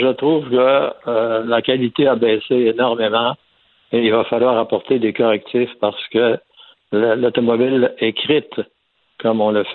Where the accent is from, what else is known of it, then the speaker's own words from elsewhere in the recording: Lévis, Quebec, Canada; alors que j'avais à peu près 15-16 ans et je travaillais à la maison chez nous à Lévis.